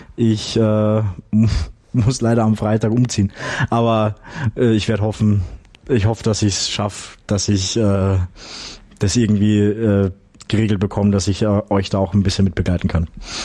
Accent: Graz, Styria, Austria; Ja, ich bin in Graz aufgewachsen. Ich wohne aktuell nicht mehr dort, aber würde schon eigentlich ganz gerne mal wieder hinziehen.

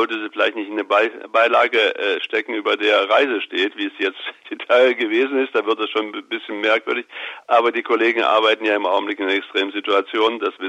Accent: Gotha, Thuringia, Germany; Ich bin ja selbst in Gotha groß geworden.

